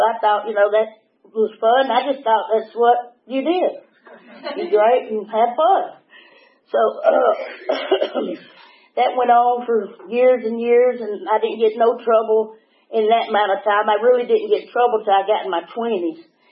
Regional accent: Atlanta, Georgia, United States; I was born in East Atlanta. I'm a Grady baby. Grady Memorial. That's me. And I grew up on Moreland Avenue.

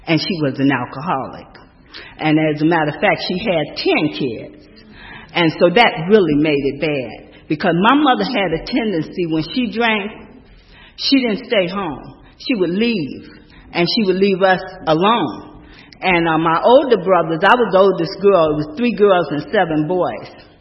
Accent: Chicago, Illinois, United States; I grew up in Chicago, and my family were alcoholics.

